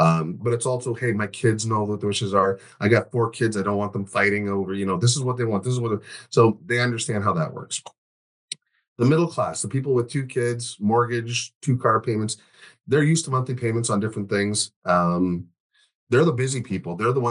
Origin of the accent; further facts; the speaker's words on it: Barbados; Caribbean people, like I'm from Barbados